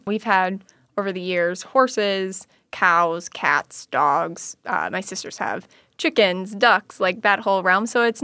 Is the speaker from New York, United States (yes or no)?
no; Madison, Wisconsin, United States; So I'm from Madison, Wisconsin. That's where I was raised, and I moved back there after graduating college.